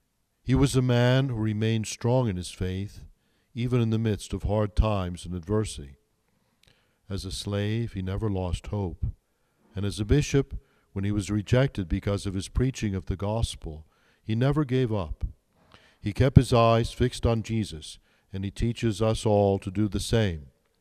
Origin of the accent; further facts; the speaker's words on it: Boston, Massachusetts, United States; I'm able to speak to you as your bishop and to let you know how happy I am to call Boston my hometown.